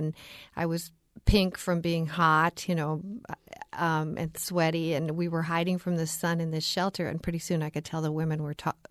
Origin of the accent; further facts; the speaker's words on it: Minnesota, United States; No, I grew up in Minnesota, and my family didn't have the means to travel.